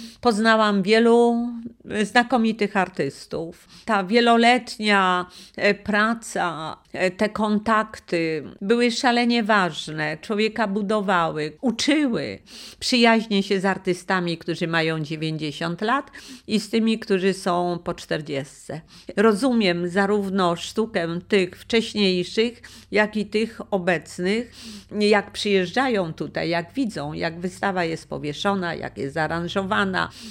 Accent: Ostrowiec Świętokrzyski, Świętokrzyskie Voivodeship, Poland; Ja pochodzę z Ostrowca Świętokrzyskiego.

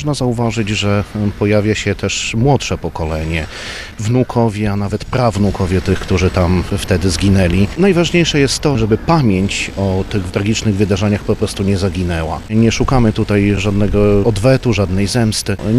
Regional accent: Chełm, Lublin Voivodeship, Poland; jestem rodowitym chełmianinem i wnukiem jednego ze strzelanych w Kłomowej Dolinie

